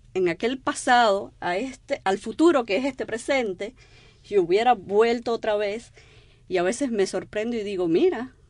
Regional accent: Cuba; moved away; Cuando salí de Cuba, entre las poquitas cosas que me pude llevar, me llevé todo lo que había escrito

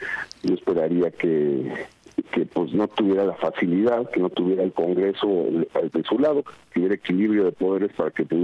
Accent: Mexico; tenemos un reto como mexicanos muy importante

